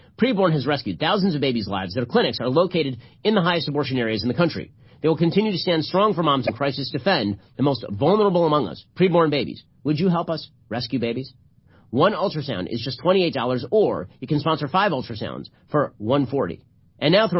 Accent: Florida, United States; Hispanic shifts toward Trump were not confined to Florida, my home state, 28-point shift, and Texas, 18 points.

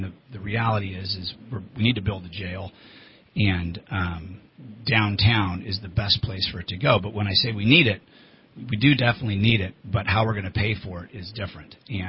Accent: Anderson, South Carolina, United States; I mean, I grew up in Anderson. My mom still lives in Anderson. A lot of friends still live in Anderson.

